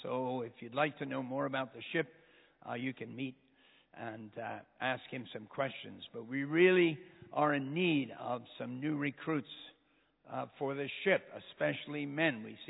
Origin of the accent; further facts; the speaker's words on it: United States; moved away as an adult; now in United Kingdom; So I'm American and went to Mexico, where God turned me upside down.